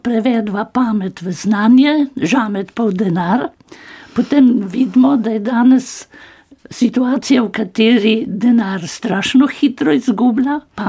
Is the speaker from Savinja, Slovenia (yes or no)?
no; Upper Carniola, Slovenia; Oh, veste, kako je, jaz sem Gorenka.